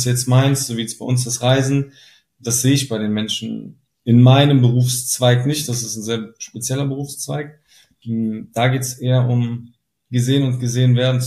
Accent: Düsseldorf, North Rhine-Westphalia, Germany; Vor allem wir kommen hier aus Düsseldorf, das ist ja der Place to be, Königsallee etc.

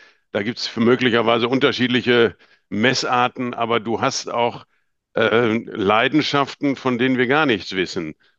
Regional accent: Northern Germany, Germany; Also wir als Norddeutsche

